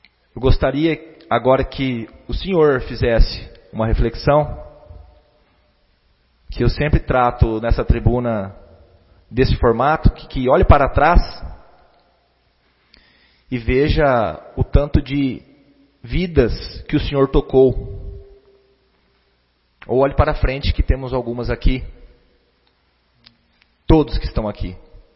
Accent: Brazil; eu, como brasileiro, tenho pelo serviço que o sargento prestou

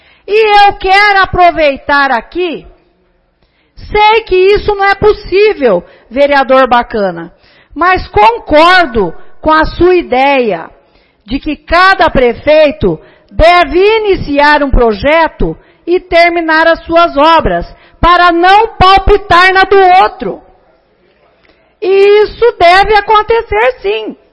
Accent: São Paulo, Brazil; Nós somos do interior de São Paulo. Nós não moramos na capital.

